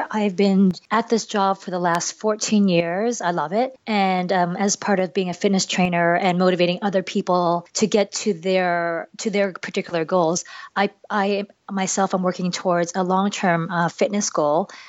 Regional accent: Canada; I am a Canadian Chinese girl.

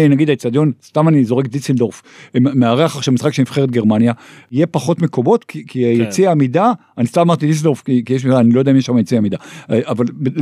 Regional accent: Tel Aviv, Tel Aviv District, Israel; אז אני כילד, עוד לא היה קניון, עוד לא היה קניון, אבל ללכת, ואני... שגדלתי בצפון מזרח תל אביב

